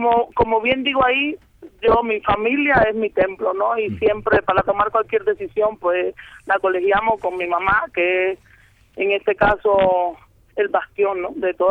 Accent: Media Luna, Granma, Cuba; No, pero Media Luna, mi terruño realmente lo llevo al corazón

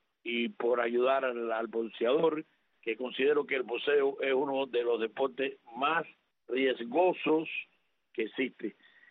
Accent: Cuba; now in Florida, United States; donde yo he vivido en 1980, que fue cuando yo emigré desde Cuba. Aunque soy médico en este país del 1984

